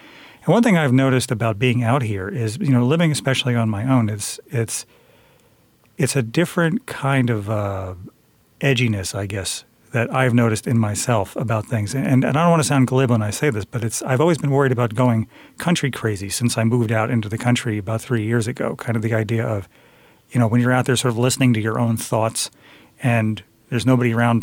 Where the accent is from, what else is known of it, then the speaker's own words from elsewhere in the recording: New Jersey, United States; Coming from the city, I grew up in New Jersey, and it's very busy.